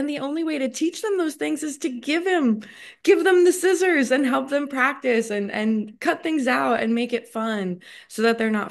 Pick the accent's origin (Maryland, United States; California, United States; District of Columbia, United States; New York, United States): Maryland, United States; Crofton; Crofton. I'm from Crofton, Anne Arundel